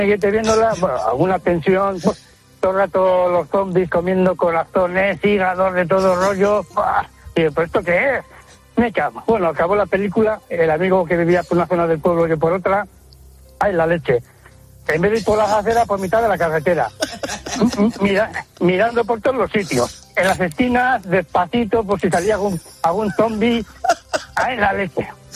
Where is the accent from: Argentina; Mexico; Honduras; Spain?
Honduras; moved away; yo vivo en Cartagena ahora mismo, pero soy hondureño, soy de nacionalidad de Dios, viví en Honduras.